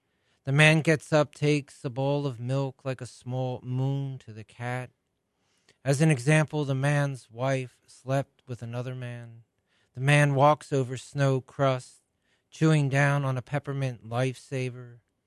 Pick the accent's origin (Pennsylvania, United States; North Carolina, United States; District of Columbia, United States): Pennsylvania, United States; Philadelphia; born there; also born or lived in Vermont; Sure. And actually, I was born in Philadelphia, but spent a good part of my life in New England, in Vermont. And then over 12 years ago, I returned to Philadelphia.